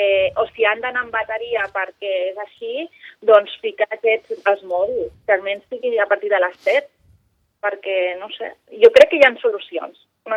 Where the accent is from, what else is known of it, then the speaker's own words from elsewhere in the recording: Vilanova i la Geltrú, Catalonia, Spain; Bueno, jo he nascut aquí, a Vilanova i la Geltrú.